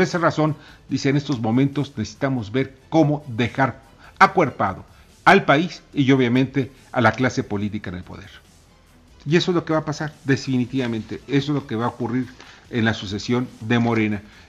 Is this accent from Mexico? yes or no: yes; Mexico; Somos mexicanos, pagamos impuestos y creo que la merecemos.